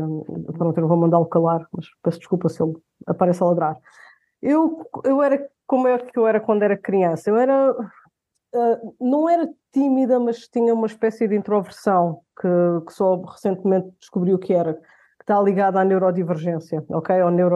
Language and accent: Portuguese; Carnaxide, Lisbon, Portugal; moved away; also born or lived in Ericeira / Brussels; E cresci em Carnaxide, não sei se conheces.